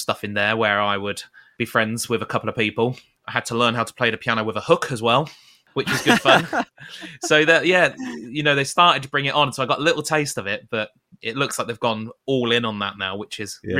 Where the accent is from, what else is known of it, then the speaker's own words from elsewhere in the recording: United Kingdom; I don't know whether it's to do with being British, not being used to the heat